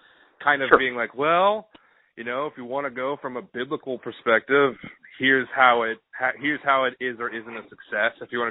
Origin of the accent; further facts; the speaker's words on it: Amarillo, Texas, United States; I have no proof that anybody from my hometown is listening, but basically, I'm always talking to, you know, the Panhandle of Texas, Amarillo, Texas, farm country, 11th biggest city in the state